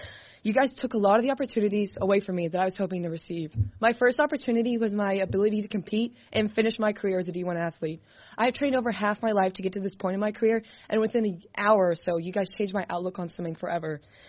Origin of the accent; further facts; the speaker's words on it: Knoxville, Tennessee, United States; I'm a sophomore from Knoxville, Tennessee